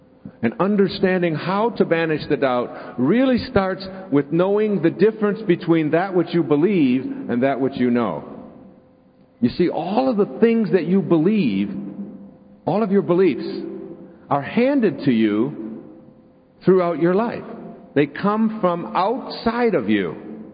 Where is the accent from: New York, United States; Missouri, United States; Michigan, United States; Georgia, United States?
Michigan, United States; Detroit; doing all the things that were just second nature to me when I was growing up in Detroit. down in the Detroit River.